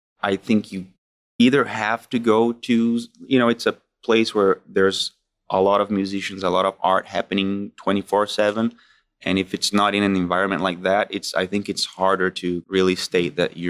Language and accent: English; São Paulo, Brazil; born and raised in São Paulo, Brazil, a very tough city.